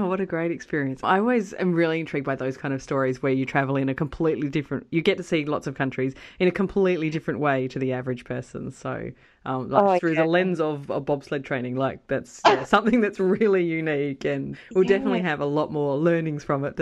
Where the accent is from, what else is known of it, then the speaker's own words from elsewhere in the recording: Australia; especially as an Australian, you can't get a much more unique reason for travelling than to be training for an Olympic bobsled team, given that we don't really have much of a history of bobsledding down here.